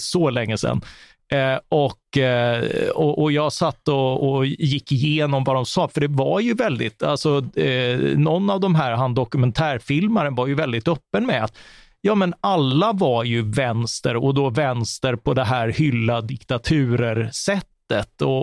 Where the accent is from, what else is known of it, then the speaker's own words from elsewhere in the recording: Karlskrona, Blekinge, Sweden; för de finns ju inte i Karlskrona där jag växte upp.